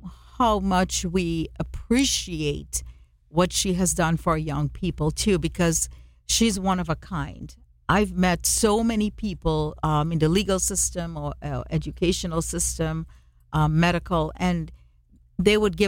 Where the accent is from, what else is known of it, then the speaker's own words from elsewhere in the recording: Trinidad & Tobago; And I go, well, I'm from Trinidad. We put a little bit of this, a little bit of that. We don't measure.